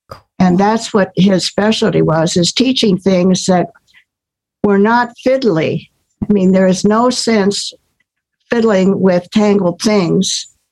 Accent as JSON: {"language": "English", "region": "Ohio", "country": "United States", "tie": "born or raised there", "also_born_or_lived": "San Francisco", "said": "I did 4-H as a kid. I grew up in Ohio, and then I taught home ec in San Francisco."}